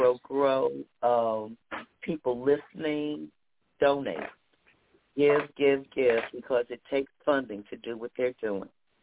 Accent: Jersey City, New Jersey, United States; And I'm from Jersey City, New Jersey, so I know blight firsthand.

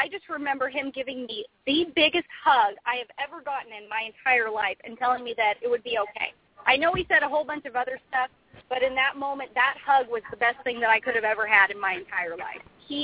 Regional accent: West Coast, United States; and I actually live in Lodi, which is a really small little wine country town, great place. But yeah, we're all from the West Coast.

